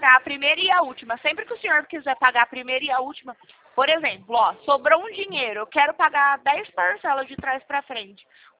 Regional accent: Cordeiro, Brazil; sou de Cordeiro. Moro ali no São Luís.

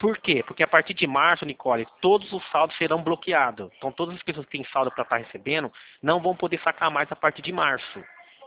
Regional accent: São Paulo, Brazil; Eu sou do interior de São Paulo

